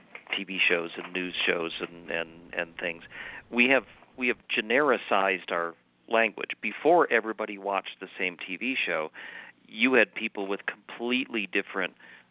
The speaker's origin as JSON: {"language": "English", "region": "Wisconsin", "country": "United States", "said": "although you will notice certain localisms when I come from Wisconsin, so I go back home sometimes"}